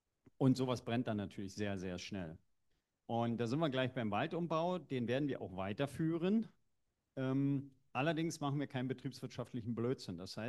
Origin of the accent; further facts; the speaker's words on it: East Germany, Germany; Aber ich bin ja ein Kind der DDR